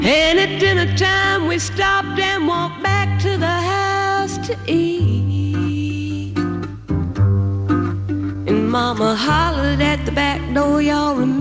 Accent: Mississippi, United States; I was born in Chickasaw County in Mississippi, in the southern part of the United States. When I was about 6, we moved to another region in Mississippi called the Delta. And we lived between 2 rivers.

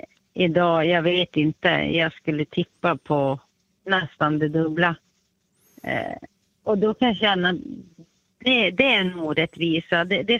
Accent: Piteå, Norrbotten County, Sweden; Men jag är från Piteå.

